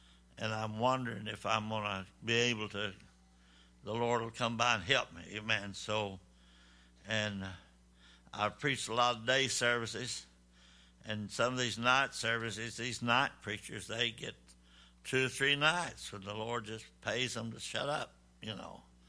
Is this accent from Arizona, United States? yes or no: no; Arkansas, United States; I'm from Arkansas, home of Bill Clinton.